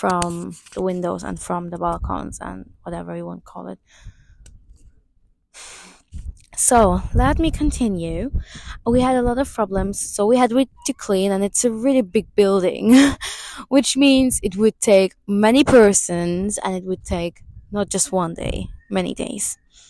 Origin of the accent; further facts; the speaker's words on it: Alexandria, Alexandria Governorate, Egypt; It's not the city we come from. We come from Alexandria. We are Alexandrians